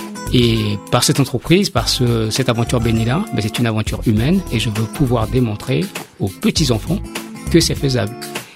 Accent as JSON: {"language": "French", "country": "Central African Republic", "tie": "born or raised there", "moved": "as an adult", "lives_now": "France", "said": "quand j'étais enfant, j'ai étudié en Centrafrique, après le bac, okay, je suis arrivé en France en maths sup au lycée militaire d'Aix."}